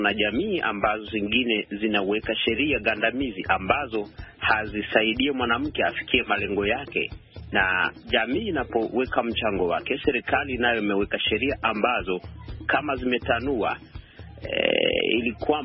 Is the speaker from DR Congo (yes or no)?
yes; DR Congo; born there; leo nikirudi hapa nchini Kongo ambapo mimi nimezaliwa